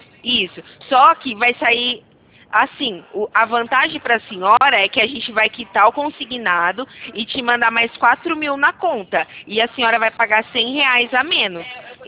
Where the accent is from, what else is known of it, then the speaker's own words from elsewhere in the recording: Santa Bárbara d'Oeste, São Paulo, Brazil; Eu sou aqui de Santa Bárbara do Oeste, no interior de São Paulo, tá?